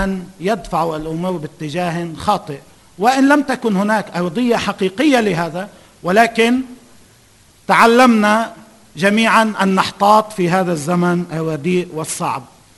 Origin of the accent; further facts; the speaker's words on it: Lebanon; وأنا أيضا أدعو إلى أن نشعر نحن كلبنانيين بأهمية هذا الموضوع